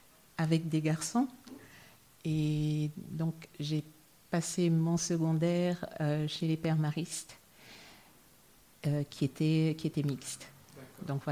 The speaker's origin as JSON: {"language": "French", "region": "Dakar", "country": "Senegal", "tie": "born or raised there", "said": "Alors, je suis née, j'ai grandi à Dakar."}